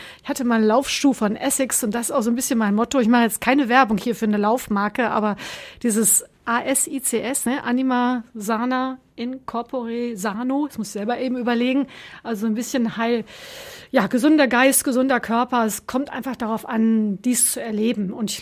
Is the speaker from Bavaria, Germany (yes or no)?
no; North Rhine-Westphalia, Germany; moved away as an adult; Ich bin geboren im tiefen Sauerland in Westfalen, 1965 im November, also vor 55 Jahren.